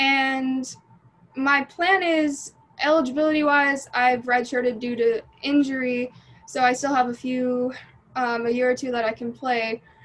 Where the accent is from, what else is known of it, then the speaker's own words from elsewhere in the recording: Utah, United States; now in Houston, United States; Growing up in Utah was amazing. Houston, it's just different.